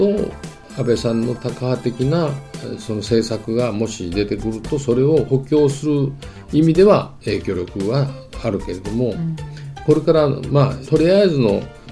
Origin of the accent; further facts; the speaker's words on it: Osaka, Japan; 僕は大阪府民でもそんなにいやぜひやってほしいという